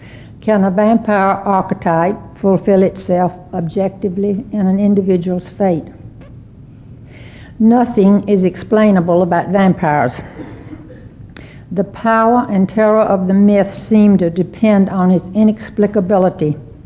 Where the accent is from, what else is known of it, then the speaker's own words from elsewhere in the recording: the South, United States; accent: Southern; if you have difficulty either hearing me or understanding my Southern accent, please let me know.